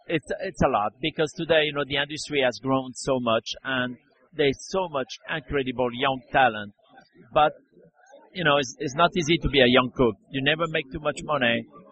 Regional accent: Lyon, Auvergne-Rhône-Alpes, France; English is a second language; I am from Lyon. I'm from the town of Paul Bocuse

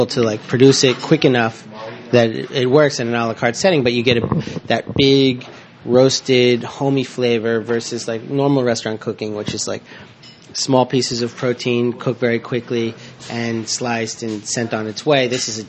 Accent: New Jersey, United States; I am a Jersey boy. I grew up eating very simply and all of that.

